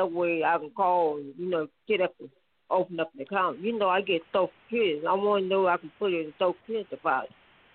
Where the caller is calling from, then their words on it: St. Louis, Missouri, United States; I live in St. Louis, my dear.